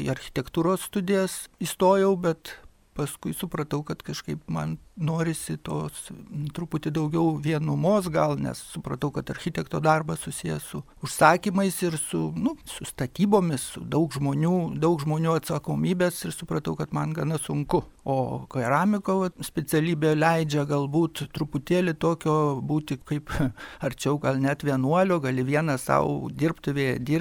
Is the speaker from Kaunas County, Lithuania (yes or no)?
yes; Kaunas, Kaunas County, Lithuania; Tai gimiau Kaune, esu toks tikras pilnas kaunietis ir nelabai daug kur ir išvykęs buvau iš Lietuvos, visą laiką beveik dirbau čia vietoje